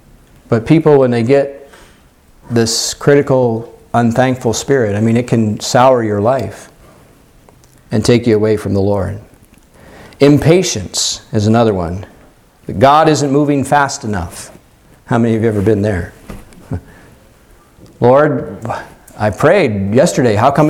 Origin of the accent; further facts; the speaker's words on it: Pennsylvania, United States; he went and served in a church in my home state of Pennsylvania